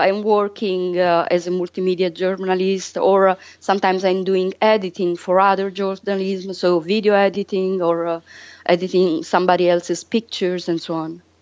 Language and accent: English; Southern Italy, Italy; we're Southern, you know, we come from the South.